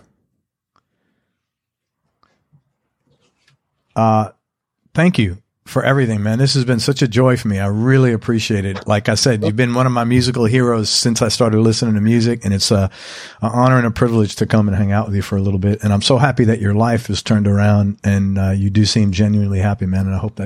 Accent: Bronx, New York, United States; as a guy growing up in the Bronx

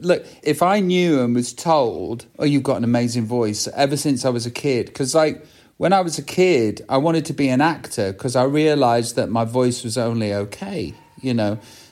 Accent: England, United Kingdom; as Middle England, because I'm from Middle England. That's where I'm from.

